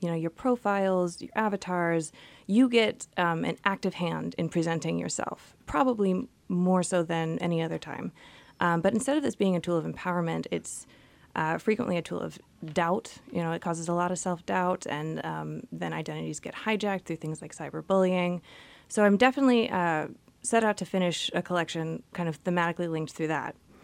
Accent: Houston, Texas, United States; Moved around quite a bit when I was younger, but for the most part, I call Houston, Texas home. My family is still there, and I think that was the most shaping place for me.

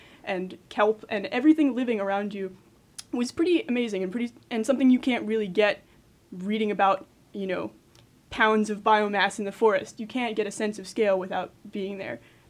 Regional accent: Virginia, United States; most of the places I've lived, I grew up in Virginia

